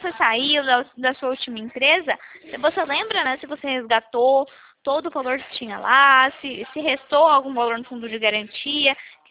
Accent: Valinhos, São Paulo, Brazil; Eu sou de Valinhos, São Paulo.

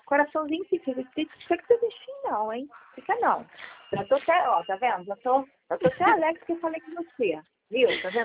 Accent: Rio de Janeiro, Brazil; eu fui criada no Rio, minha mãe me criou em casa de família.

